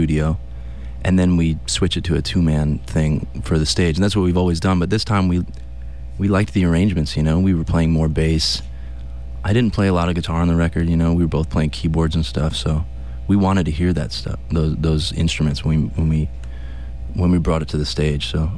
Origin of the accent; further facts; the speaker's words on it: Akron, Ohio, United States; my first memories of growing up in Akron, Ohio